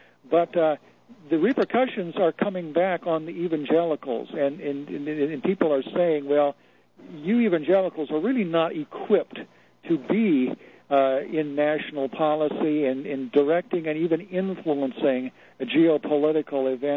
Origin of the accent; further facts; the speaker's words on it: Oregon, United States; I'm from Oregon, and we just had a hate crimes bill here